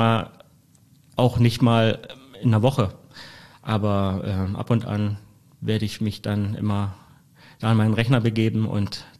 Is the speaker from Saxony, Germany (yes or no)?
yes; Saxony, Germany; born there; moved away